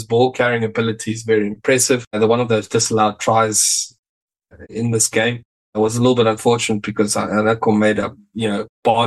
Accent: South Africa; Although it's a little bit concerning for me as a South African, right?

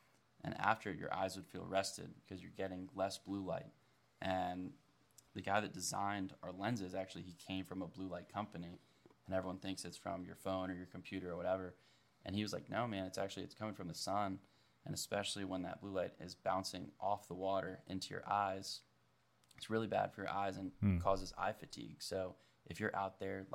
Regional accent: Maryland, United States; we're all from Maryland

